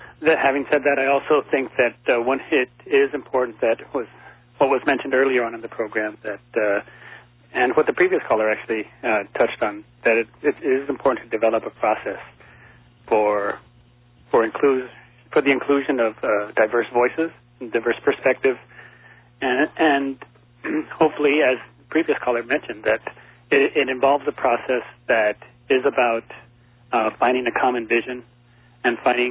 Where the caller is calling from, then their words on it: Oakland, California, United States; I'm calling from Oakland.